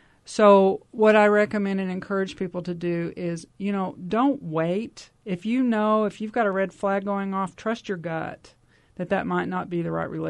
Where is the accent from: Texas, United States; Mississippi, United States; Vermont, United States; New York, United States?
Texas, United States; as they say from Texas, where I grew up in Texas, you can't get water from an empty well.